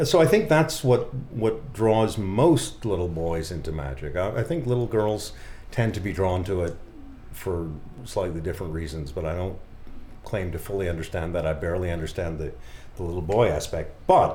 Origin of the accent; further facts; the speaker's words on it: Massachusetts, United States; also born or lived in Ithaca, New York; I grew up in the Boston area.